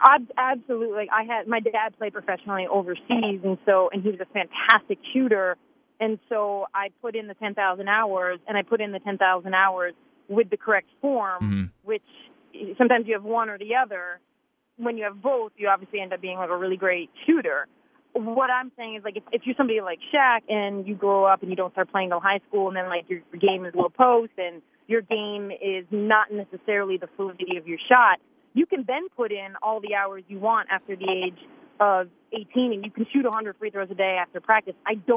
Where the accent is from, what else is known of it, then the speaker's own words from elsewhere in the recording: Quebec, Canada; I love Canada and I grew up near Montreal.